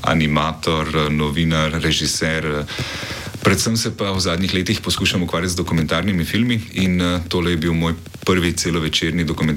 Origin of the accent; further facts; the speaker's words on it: Kranj, Upper Carniola, Slovenia; izhajam iz Kranja, kjer se je v zadnjem desetletju precej spremenila struktura prebivalstva zaradi prihoda številnih priseljencev z Kosova